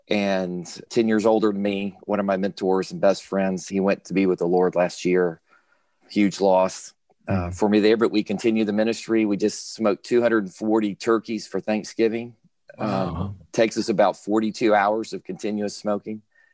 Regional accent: Texas, United States; Well, I'm a Texan, and I think it's just in our blood to smoke meat.

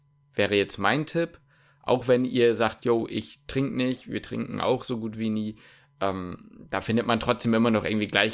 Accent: Hamburg, Germany; now in Magdeburg, Germany; ich komme aus Hamburg, ich bin sehr zufrieden hier.

